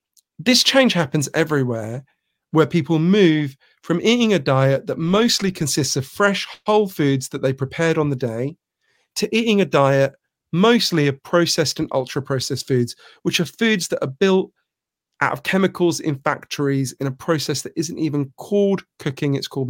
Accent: United Kingdom; born there; the year I was born in Britain

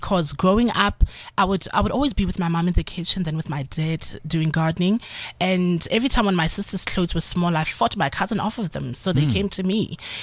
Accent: Northwest, Eswatini; I'm originally from the Northwest in Swaziland.

